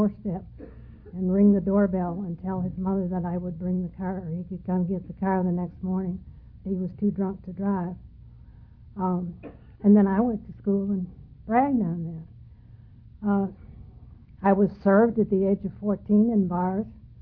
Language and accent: English; Chicago, Illinois, United States; I was born and brought up in Chicago, and I'm one of those damn Yankees.